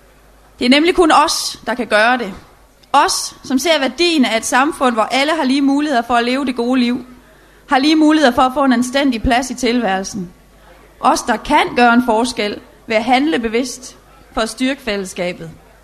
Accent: Løgstør, North Denmark Region, Denmark; siden jeg var lille, har jeg mange gange siddet i anlægget i Løgstør, hvor jeg kommer fra

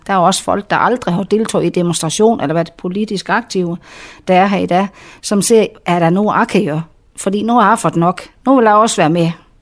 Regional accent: Kås, North Denmark Region, Denmark; Jeg kommer simpelthen fra Kås. Så det er en rigtig uendelbo.

